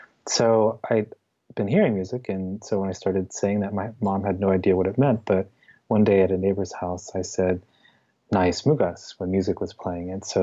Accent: Ohio, United States; because I was growing up in Central Ohio

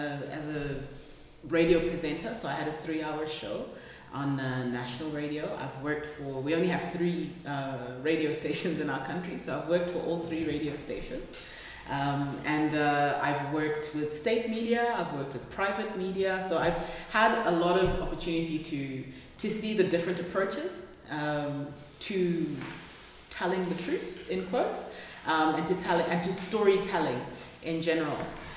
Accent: Zimbabwe; I come from Zimbabwe. I'm 32 years old.

